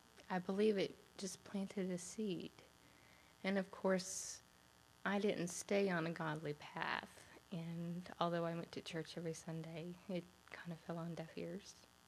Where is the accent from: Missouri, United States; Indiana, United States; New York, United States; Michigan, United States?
Missouri, United States; I'm from Missouri, and I was about 12 years old.